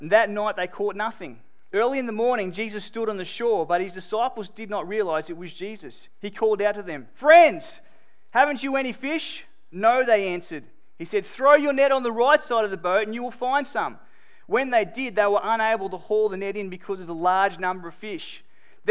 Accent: Queensland, Australia; also born or lived in New South Wales; Reckon I'm a Queenslander, so I live in New South Wales. I'm a missionary in New South Wales, sent down from Queensland.

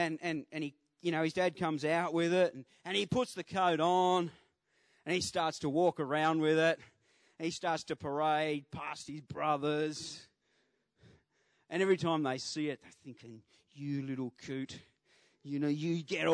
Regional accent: Devonport, Tasmania, Australia; I grew up in East Devonport. And East Devonport was like the bad side of Devonport.

